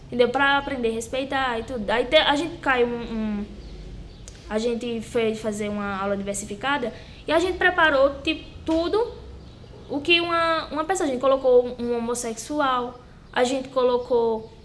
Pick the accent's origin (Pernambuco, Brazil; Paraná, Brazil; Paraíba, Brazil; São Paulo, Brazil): Paraíba, Brazil; nós que somos da Paraíba somos discriminados